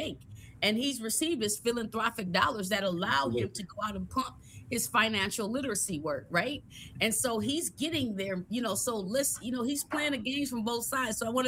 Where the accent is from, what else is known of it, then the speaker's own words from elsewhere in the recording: Illinois, United States; And I'm from Illinois, so I'll be yelling y'all.